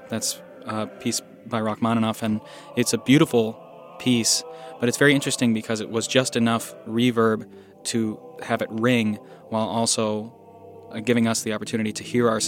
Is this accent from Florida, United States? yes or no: yes; Florida, United States; now in Minnesota, United States; I'm certainly not a Minnesota native. I grew up in Central Florida. I moved all over the country. Never thought I would be in the Midwest.